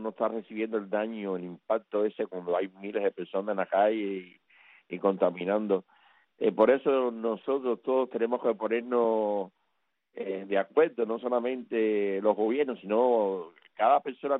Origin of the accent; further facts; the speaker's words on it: Cuba; now in Indiana, United States; a todo mi pueblo cubano.